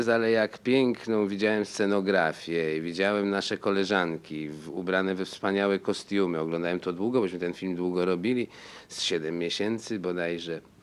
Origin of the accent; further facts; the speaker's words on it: Kraków, Lesser Poland, Poland; a jestem z Krakowa.